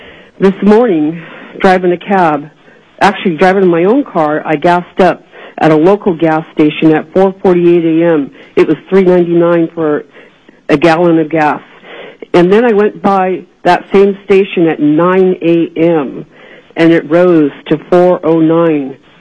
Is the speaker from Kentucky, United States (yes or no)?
no; Sitka, Alaska, United States; born there; now in Anchorage, United States; I was born in Sitka, Alaska, before the statehood, and I have lived in Anchorage since 1969.